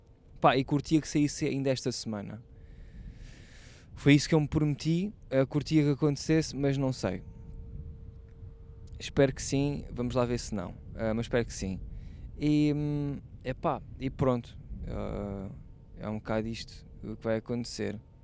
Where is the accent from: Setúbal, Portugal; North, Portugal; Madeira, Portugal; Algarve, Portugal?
Setúbal, Portugal; eu já sou de Setúbal desde que nasci, né?